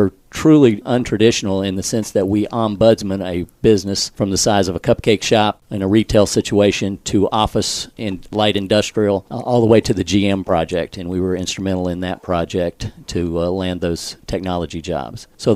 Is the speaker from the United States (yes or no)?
yes; Roswell, Georgia, United States; Well, my background is I grew up in Roswell